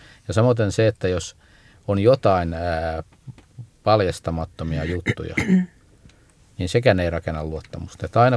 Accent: Forssa, Tavastia Proper, Finland; now in Helsinki, Finland; mä niin kun jo pienestä pojasta alkaen luin Raamattua. Olen lukenut jo muutaman kerran kannesta kanteen ennen kuin muutin tuolta Forssasta Helsinkiin.

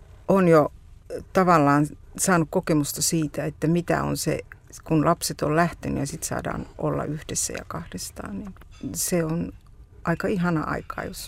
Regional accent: Oulu, North Ostrobothnia, Finland; now in Helsinki, Finland; me muutettiin Oulusta pääkaupunkiseudulla.

